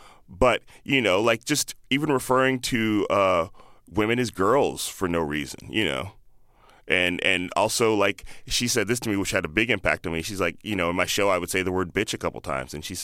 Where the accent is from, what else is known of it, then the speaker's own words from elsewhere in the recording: Chicago, Illinois, United States; also born or lived in Palo Alto / Indianapolis / Boston; now in San Francisco, United States; I grew up all over, but I went to high school in Chicago. Mm-hmm. And then I moved from Chicago to San Francisco 15 years ago. But I was born in Palo Alto, lived in Indianapolis, lived in Boston.